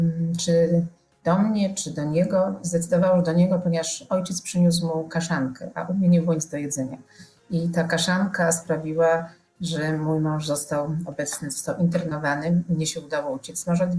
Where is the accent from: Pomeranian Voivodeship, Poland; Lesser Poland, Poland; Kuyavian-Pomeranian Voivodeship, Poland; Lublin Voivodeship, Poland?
Lesser Poland, Poland; Kraków; jestem z Krakowa